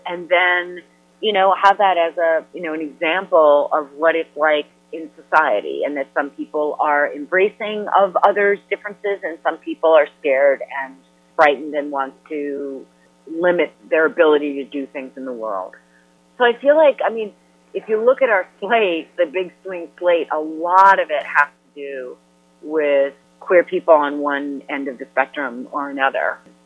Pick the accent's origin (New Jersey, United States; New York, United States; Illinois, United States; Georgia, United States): New York, United States; I grew up in New York. This is a very, you know, open community, at least on the face of it.